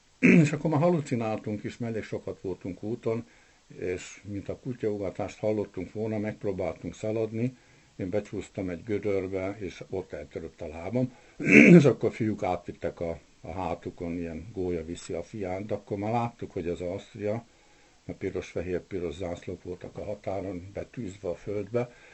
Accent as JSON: {"language": "Hungarian", "town": "Velence", "region": "Fejér", "country": "Hungary", "said": "én Velencéről jöttem"}